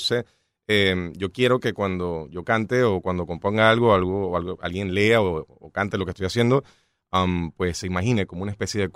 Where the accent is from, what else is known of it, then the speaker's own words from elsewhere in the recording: Maracaibo, Zulia, Venezuela; born there; Sí, zuliano. Mis orígenes son italianos, claramente, pero llegué, bueno, nací en Venezuela por casualidad y gracias a Dios, en Maracaibo, y volví a Venezuela cuando tenía como 11 años. Entonces, pues me he mudado, he crecido un poco por todos lados